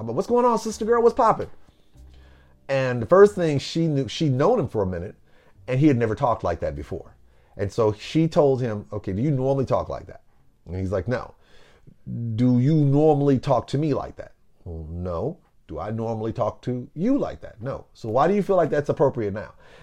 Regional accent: the South, United States; I'm from the South. I'm a country boy.

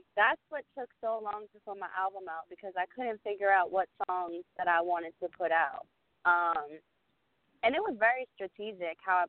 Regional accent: Boston, Massachusetts, United States; also born or lived in Philadelphia; but I'm from Philly. I've kind of outgrown Philly as far as performing there is concerned. And then I'm originally from Boston.

